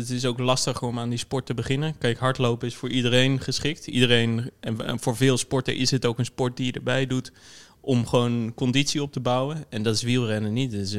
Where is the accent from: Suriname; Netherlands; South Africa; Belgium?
Netherlands; Rotterdam, South Holland; ik kom uit Rotterdam, ben hier opgegroeid. Ik werk nu in Rotterdam.